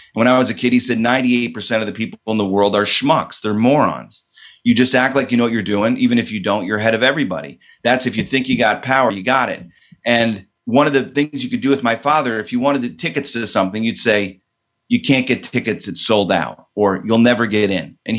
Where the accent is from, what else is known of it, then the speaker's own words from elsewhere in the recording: Illinois, United States; because I grew up in outside of Chicago, very suburban.